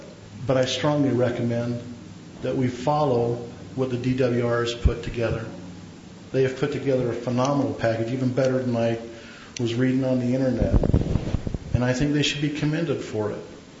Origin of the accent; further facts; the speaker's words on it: West Jordan, Utah, United States; I'm from West Jordan.